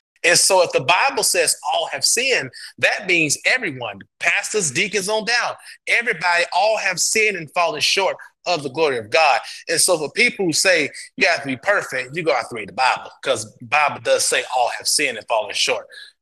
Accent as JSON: {"language": "English", "country": "North Macedonia", "tie": "born or raised there", "said": "Remember how I mentioned that, you know, I grew up in Macedonia."}